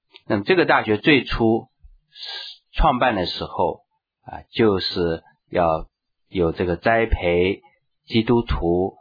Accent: China; 我们中国人都很看重名字，所以我们父母来命名的时候，这个名字一定是很好的意思

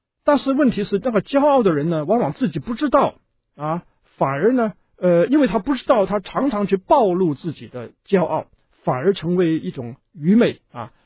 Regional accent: Hong Kong; 我们在香港长大的呢，广东话的出言秽语是什么呢？我都很清楚。

